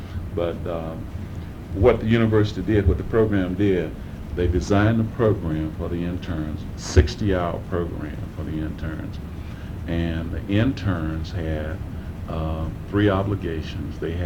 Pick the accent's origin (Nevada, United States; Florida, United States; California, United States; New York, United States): Nevada, United States; Las Vegas; And the lady in personnel asked, well, where are you from? I said, Las Vegas.